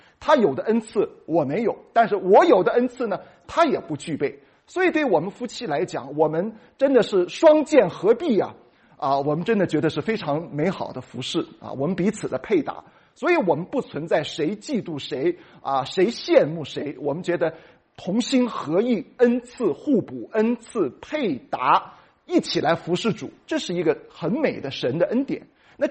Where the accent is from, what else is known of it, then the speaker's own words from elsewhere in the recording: northern China, China; 所以亲爱的弟兄姊妹，我是一个北方人啊